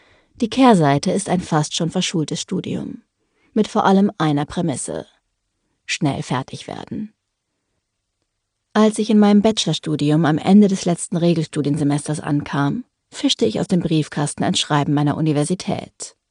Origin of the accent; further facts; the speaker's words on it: Nuremberg, Bavaria, Germany; Ich komme aus Nürnberg, wo ich 2016 mein Abitur ablegte.